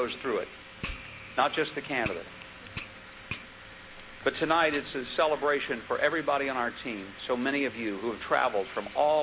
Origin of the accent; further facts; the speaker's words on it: Arkansas, United States; I wasn't sure that I would ever be able to love a state as much as I love my home state of Arkansas.